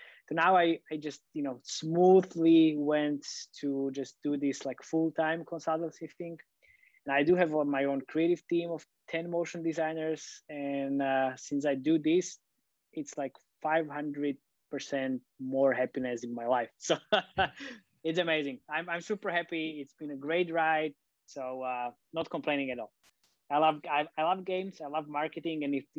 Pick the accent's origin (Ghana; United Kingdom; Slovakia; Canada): Slovakia; I'm from Slovakia, so that's why I say here. Here in Slovakia